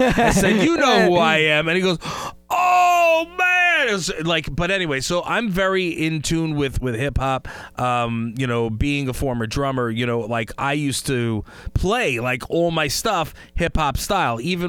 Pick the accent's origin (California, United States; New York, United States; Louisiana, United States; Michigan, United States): New York, United States; Uniondale; for those of you who aren't aware, I grew up in Uniondale, New York.